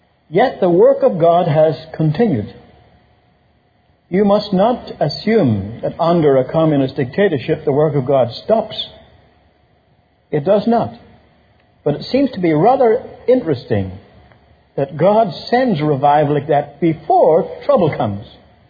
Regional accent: Ireland; I'm from Ireland

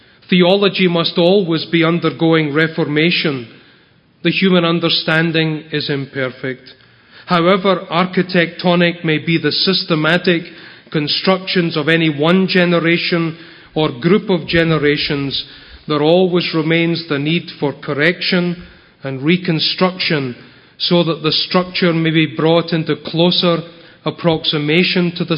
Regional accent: Scotland, United Kingdom; I think that as a Scotsman who was early introduced to Boston and to Murray, I have benefited enormously from these giants.

